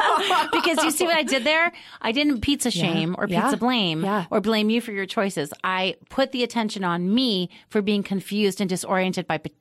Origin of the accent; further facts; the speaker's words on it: New York, United States; Anyway, I grew up in New York, and I grew up in a borough of New York and then visited other boroughs where the pizza is divine.